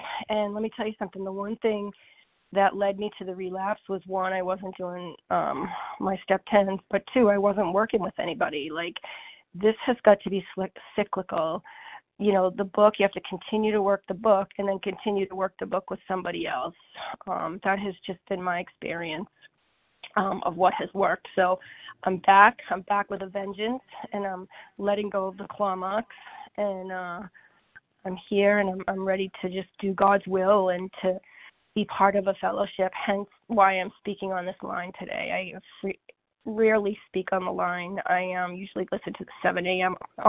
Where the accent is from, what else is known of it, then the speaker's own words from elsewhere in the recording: Foxborough, Massachusetts, United States; I'm from Foxborough, Massachusetts, over here.